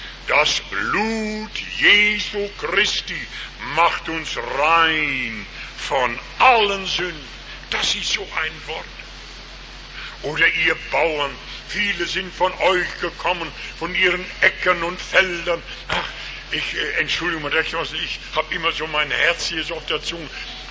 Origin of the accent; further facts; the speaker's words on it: North Rhine-Westphalia, Germany; ich komme aus der Nähe des Ruhrgebiets.